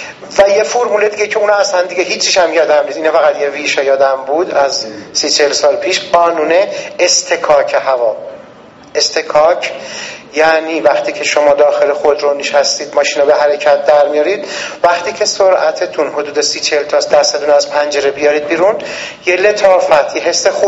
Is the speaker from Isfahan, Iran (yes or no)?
yes; Isfahan, Iran; پس ما اصفهانیام که اهل به اصطلاح حساب و کتاب هستیم